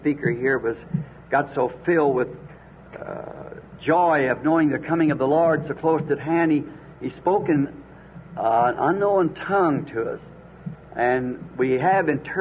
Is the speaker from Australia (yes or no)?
no; Ireland; Of course, being Irish, my people are Catholic.